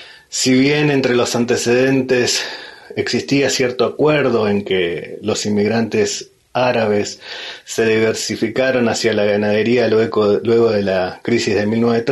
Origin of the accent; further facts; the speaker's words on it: Esquel, Chubut, Argentina; also born or lived in Rawson / Trelew; now in Puerto Madryn, Argentina; Soy nacido y criado en la región. Nací en Esquel, luego viví en Rawson, Trelew y actualmente en Puerto Madryn.